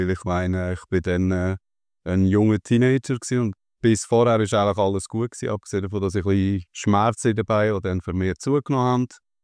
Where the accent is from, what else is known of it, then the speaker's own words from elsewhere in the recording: Aarau, Aargau, Switzerland; now in Seetal, Switzerland; ich auch so ein bisschen aus dieser Region bin, ursprünglich aus der Region Aarau, dann aber jetzt im Seetal unterwegs bin